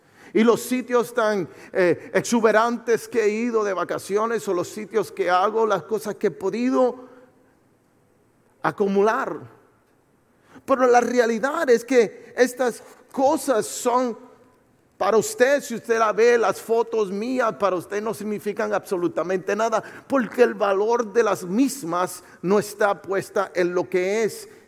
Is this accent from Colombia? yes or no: no; Puerto Rico; Tú sabes que yo soy de Puerto Rico, si no lo sabía, soy natal de Puerto Rico. Y desde niño, como buen hispano